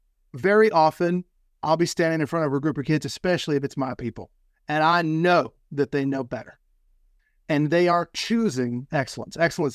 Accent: Fayetteville, North Carolina, United States; a performance at Snyder Memorial Baptist Church in Fayetteville, North Carolina. Fayetteville is my hometown. And that was the first time that I conducted a concert in my hometown.

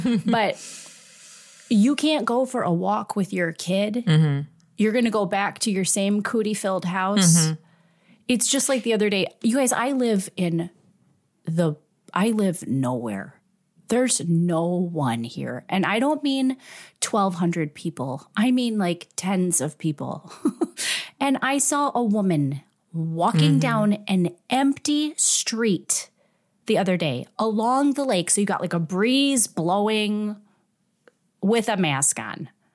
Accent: Chicago, Illinois, United States; I'm sorry. I'm from Chicago. I'm just going to tell you how it is.

